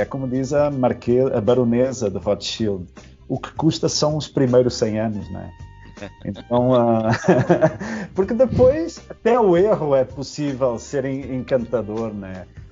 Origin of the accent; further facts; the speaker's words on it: Portugal; Eu trago muita comparação para Portugal, porque aquilo é o meu país de origem.